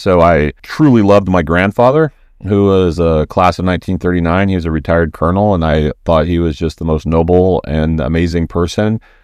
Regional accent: Wyoming, United States; The other part, though, is I'm from Wyoming

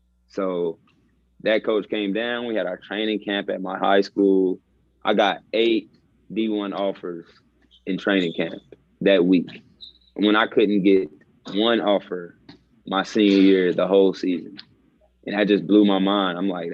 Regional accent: Kannapolis, North Carolina, United States; Yeah, I grew up in Kannapolis, North Carolina. It's hometown right there. Where I grew up.

